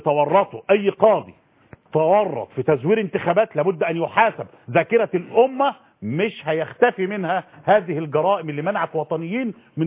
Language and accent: Arabic; Egypt